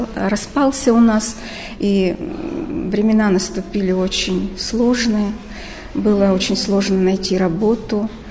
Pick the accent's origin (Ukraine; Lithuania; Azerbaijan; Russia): Russia; Revda, Sverdlovsk Oblast; born there; Родилась я в городе Ревде, Свердловской области, в семье учителей. Папа у меня был математик, мама – учитель по труду. Вот, мы уехали из Ревды, где-то мне было в 10 лет.